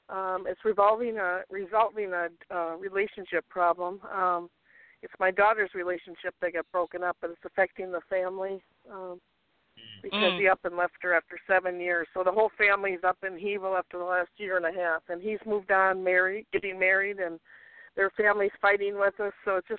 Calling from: Minneapolis, Minnesota, United States; from Minneapolis.

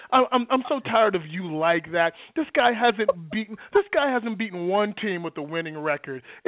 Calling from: Brooklyn, New York, United States; calling from Brooklyn.

